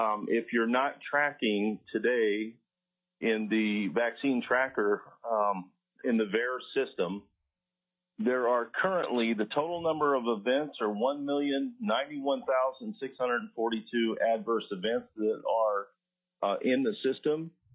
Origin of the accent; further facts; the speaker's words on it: North Pole, Alaska, United States; I'm from North Pole. I'm a resident of the state of Alaska.